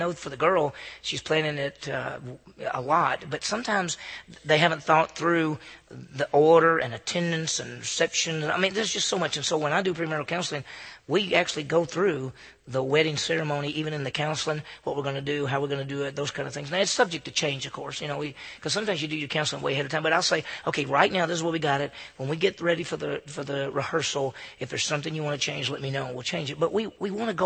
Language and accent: English; Meridian, Mississippi, United States; I knew one person whose mother and daddy were divorced in my hometown. And Meridian, Mississippi is 40,000 people. It's not a little town. At least for Mississippi, it's not a little town.